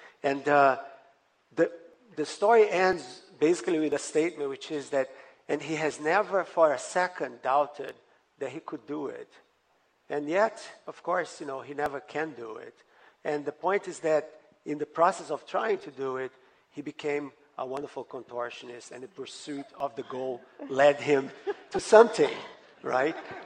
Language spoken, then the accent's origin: English; Rio de Janeiro, Brazil; and I grew up in Rio at the beach, but also thinking about the stars.